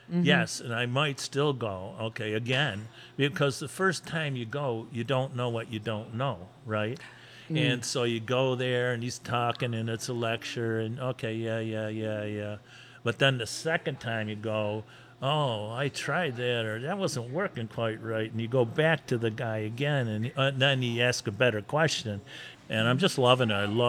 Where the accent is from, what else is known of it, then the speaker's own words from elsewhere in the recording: Lockport, New York, United States; No, I'm from Lockport. Yeah. Grew up in Lockport, but I used to come here a lot.